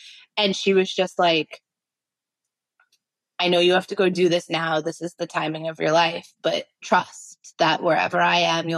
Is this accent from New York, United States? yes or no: yes; New York, United States; But like I'm a New Yorker, born and raised, and I had absolutely no problem going in and saying what I needed.